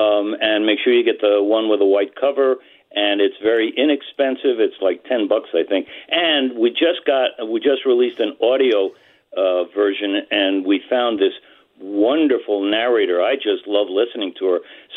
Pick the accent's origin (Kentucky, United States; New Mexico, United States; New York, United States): New Mexico, United States; I have a perfect example in my home state of New Mexico